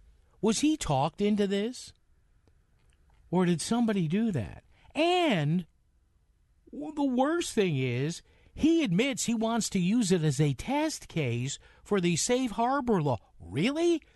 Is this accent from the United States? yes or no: yes; New Haven, Connecticut, United States; There is a very involved and fascinating story going on in my hometown, New Haven, the city of Elms